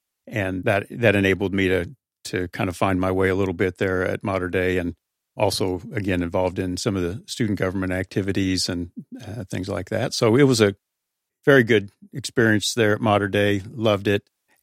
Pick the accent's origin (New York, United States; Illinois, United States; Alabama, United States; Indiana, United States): Indiana, United States; New Albany; born there; I consider myself a lifelong West Sider, although technically I was actually born in New Albany, Indiana.